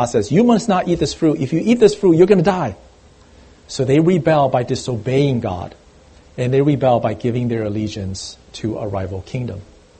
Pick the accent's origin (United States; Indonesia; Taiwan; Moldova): Taiwan; I remember when I was growing up in Taiwan, in our classrooms